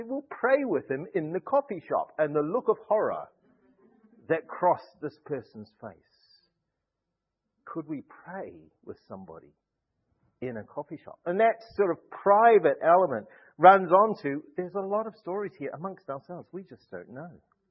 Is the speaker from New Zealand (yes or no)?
yes; New Zealand; now in Gloucester, United Kingdom; Now, I'm a New Zealander.